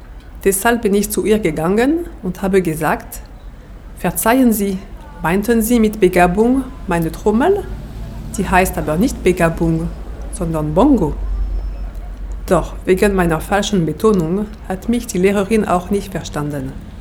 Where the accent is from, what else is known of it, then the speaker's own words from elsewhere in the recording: France; now in Germany; Ich komme aus Frankreich, wohne aber seit 7 Jahren in Deutschland, weil mein Mann Deutscher ist.